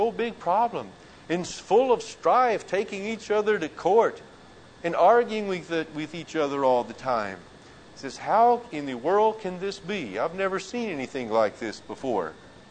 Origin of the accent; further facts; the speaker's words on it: Texas, United States; You know, I grew up in Texas, where the Church of Christ was very strong